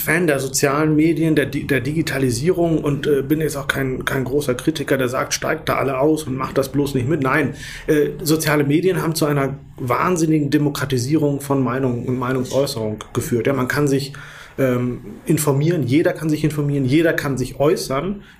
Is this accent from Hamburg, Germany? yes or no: no; Hollern-Twielenfleth, Lower Saxony, Germany; Ich bin dann im Dorf in Norddeutschland groß geworden, Holland-Thielenfleet.